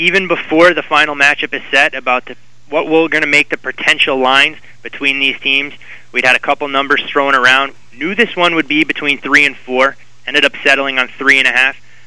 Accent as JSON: {"language": "English", "town": "Chicago", "region": "Illinois", "country": "United States", "tie": "born or raised there", "said": "I was a hockey player growing up in the Chicago metropolitan area."}